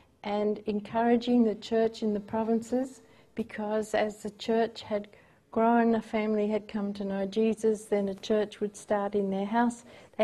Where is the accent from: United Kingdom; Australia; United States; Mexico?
Australia; Adelaide, South Australia; because I come from Adelaide and I get a month's holiday there if you're at work.